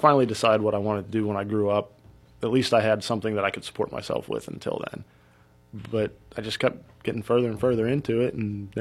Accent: Meridian, United States; I grew up in Meridian.

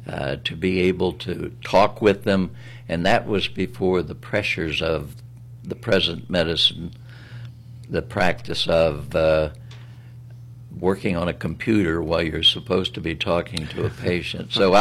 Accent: West Virginia, United States; I'm from West Virginia, and obviously you couldn't hear much jazz, and this goes back to the 40s.

